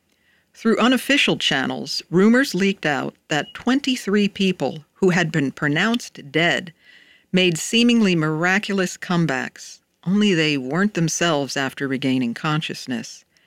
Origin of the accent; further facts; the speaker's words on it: Nyack, New York, United States; I grew up in Nyack, New York, overlooking the beautiful Hudson River about 20 miles north of Manhattan.